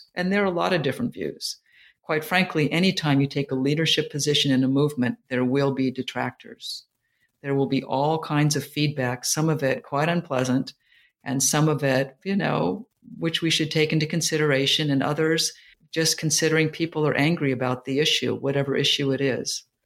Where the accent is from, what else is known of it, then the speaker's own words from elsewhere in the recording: California, United States; I just ended up with them because I was from Silicon Valley and I was from Stanford. That's what we did in Silicon Valley.